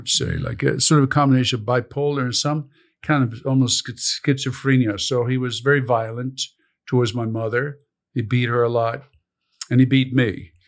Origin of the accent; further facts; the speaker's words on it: Sweden; So when I grew up in Europe